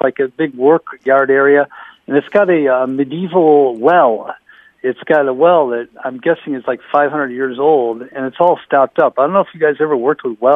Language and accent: English; United States; now in Paris, France; I'm in Paris, France. I'm an American living in France.